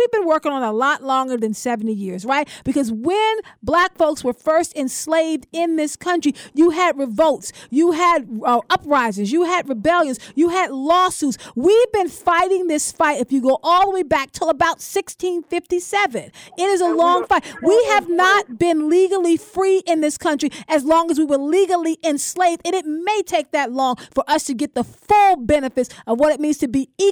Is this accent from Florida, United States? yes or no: no; South Carolina, United States; Because, I mean, I'm from South Carolina, too.